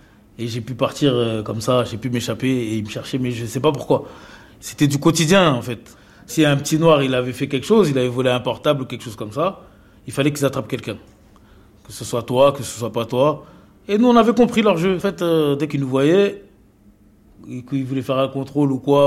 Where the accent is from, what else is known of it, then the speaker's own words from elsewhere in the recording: Clichy-sous-Bois, Île-de-France, France; Je suis né à Clichy-sous-Bois, au Chêne Pointu. J'ai grandi entre Clichy-sous-Bois et Montfermeil, les Bosquets. Les Bosquets, déjà, c'est une cité qui est isolée du monde extérieur.